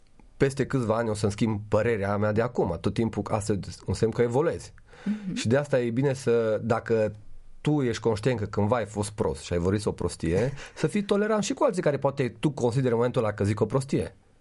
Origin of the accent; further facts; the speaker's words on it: Romania; Pentru că noi ca și români cred că suntem foarte empatici, știi? De-aia cred că există multă corupție în România, pentru că pe toată lumea ajutăm și așa mai departe.